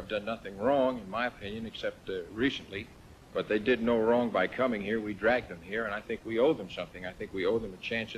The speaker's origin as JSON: {"language": "English", "country": "United States", "said": "I'm not a German. I'm an American, as you're a Canadian."}